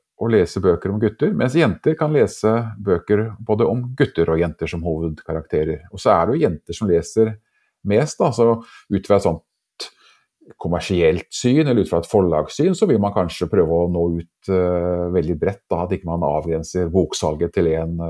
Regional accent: Bamble, Telemark, Norway; det hjemme jeg vokste opp i, hjemme i Bamble med mor og far eller hjemmeværende mor

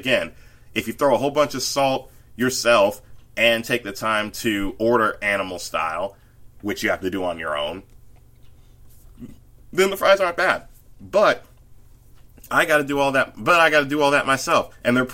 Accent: the South, United States; that is my analysis as a Southerner

